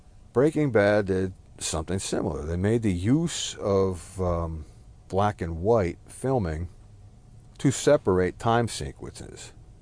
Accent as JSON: {"language": "English", "town": "Newark", "region": "New Jersey", "country": "United States", "said": "Again, I come from Newark."}